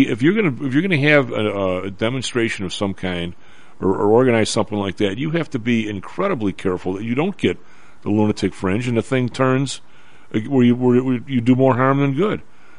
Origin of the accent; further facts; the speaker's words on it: Chicago, Illinois, United States; Come on, we're from the South Side. That doesn't happen.